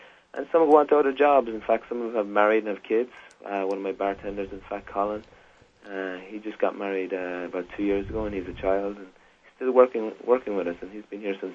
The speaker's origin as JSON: {"language": "English", "town": "Killarney", "region": "Munster", "country": "Ireland", "moved": "as an adult", "lives_now": "United States", "said": "Well, I'm from County Kerry, Killarney, County Kerry myself. I've been over here about 7 years now"}